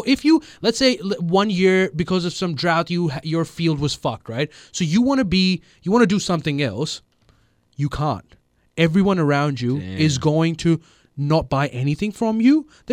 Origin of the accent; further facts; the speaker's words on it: Pakistan; now in Australia; Allowed in their country, first of all, for just being Pakistani.